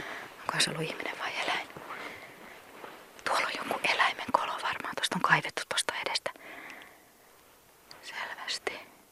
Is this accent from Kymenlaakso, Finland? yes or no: no; Helsinki, Uusimaa, Finland; mä oon eteläsuomalainen, mä oon helsinkiläinen